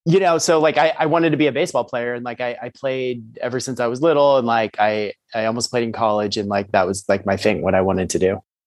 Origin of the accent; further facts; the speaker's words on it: California, United States; I grew up in California. I was a diehard Oakland A's fan.